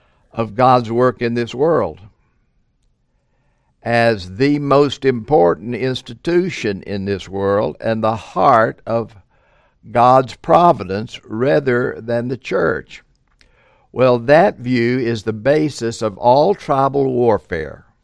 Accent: the South, United States; I'm a Southerner, so I don't like the phrase indivisible in the Pledge of Allegiance.

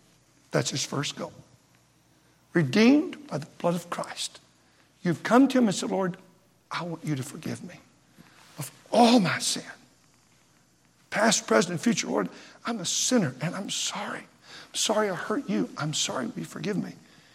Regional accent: Texas, United States; now in Virginia, United States; Now, I'm from Texas. I'm a stranger to Virginia. It's home now, but I still feel a real longing for Texas.

